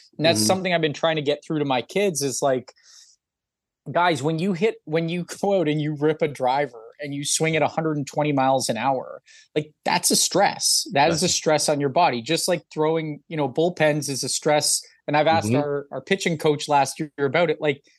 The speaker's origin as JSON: {"language": "English", "town": "Toronto", "region": "Ontario", "country": "Canada", "tie": "born or raised there", "said": "That was one of the beautiful things about growing up in Toronto was you kind of had if you didn't play hockey, if you're from Canada and you didn't play hockey, you're weird."}